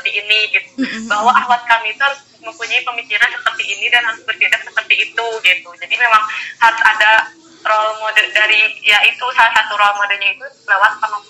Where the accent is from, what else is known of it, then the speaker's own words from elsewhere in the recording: Tasikmalaya, West Java, Indonesia; now in Bandung, Indonesia; tapi domisili di Bandung misalnya, tapi kampung halaman saya di Tasikmalaya gitu.